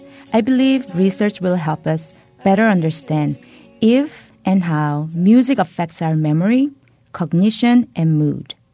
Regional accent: South Korea; You will be whatever you will be, my mom would tell me when I was a teenager growing up in South Korea.

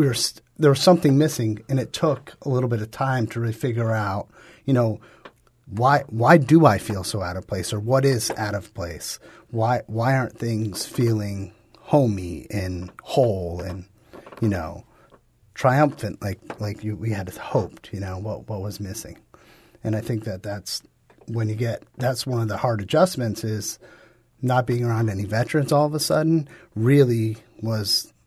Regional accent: New England, United States; I was raised in New England.

